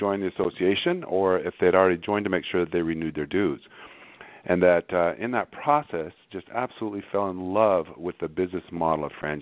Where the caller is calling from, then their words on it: Scottsdale, Arizona, United States; I'm calling from sunny Scottsdale, Arizona, where our headquarters are.